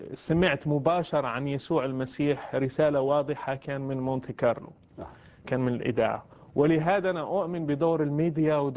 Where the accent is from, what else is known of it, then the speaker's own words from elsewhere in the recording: Morocco; أنا مغربي، ولدت بأسرة مغربية، وأبويا إمام مسجد ومعلم قرآن